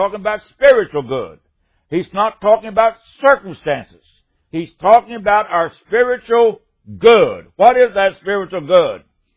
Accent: West Virginia, United States; Whatever our background is, I'm a hillbilly from West Virginia.

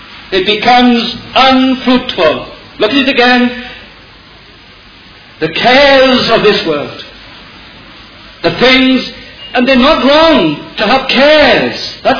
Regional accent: Wales, United Kingdom; And I'm Welsh anyway, so I have every right to be moody.

